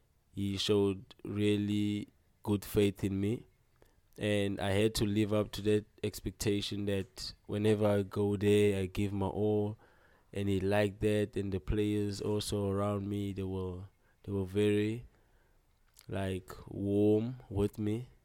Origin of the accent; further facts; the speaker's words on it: Lwandle, Western Cape, South Africa; Yeah, like living in township, it's always difficult, because you being influenced by many bad stuff happening around you.